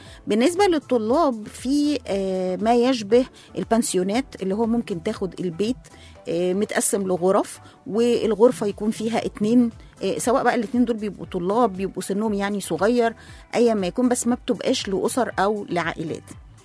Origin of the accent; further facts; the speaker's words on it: Egypt; وإحنا أصلا كمصريين ترحبين وبنحب السواح